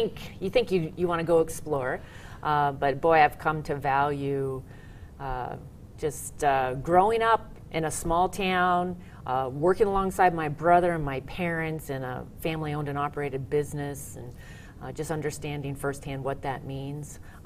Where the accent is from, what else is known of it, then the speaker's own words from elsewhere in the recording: Kettle Falls, Washington, United States; Yes, well, I have deep roots in Eastern Washington. Both sides of my family came out on the Oregon Trail, and my dad's family has been in agriculture ever since. My family owned an orchard and fruit stand in Kettle Falls